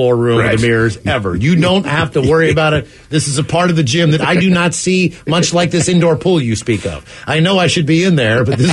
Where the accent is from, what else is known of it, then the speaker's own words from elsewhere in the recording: West Virginia, United States; where I grew up in West Virginia, it was one of the bigger towns, but it's also, West Virginia is still West Virginia.